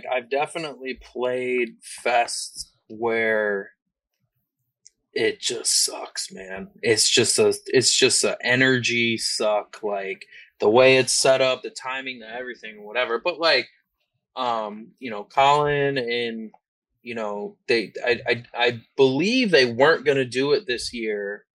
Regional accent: New York, United States; Like I'm from upstate. I'm from the Adirondacks, dude. I'm from upstate New York. There ain't shit up there, you know?

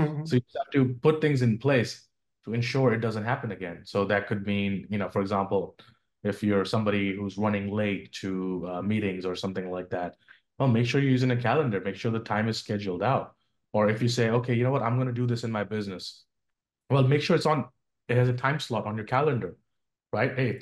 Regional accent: India; moved away as an adult; now in New York City, United States; Like, I came from India.

